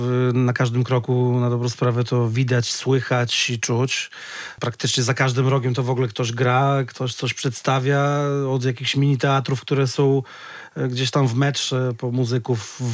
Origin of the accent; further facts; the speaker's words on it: Białystok, Podlaskie Voivodeship, Poland; sam pochodzę z takiej w miarę niebezpiecznej dzielnicy w Białymstoku